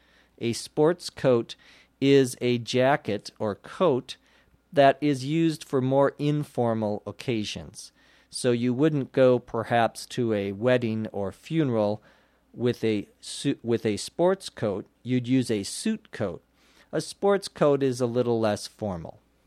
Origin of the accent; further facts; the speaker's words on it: Los Angeles, California, United States; from Los Angeles.